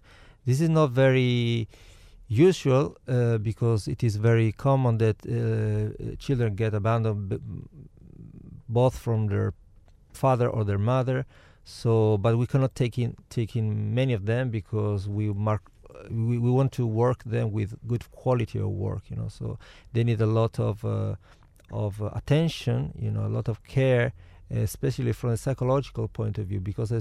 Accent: Italy; also born or lived in Spain; Well, I come from Italy.

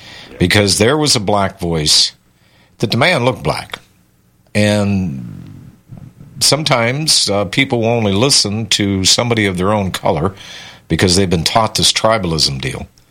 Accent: United States; I am an American. I am of a different color, but I am American.

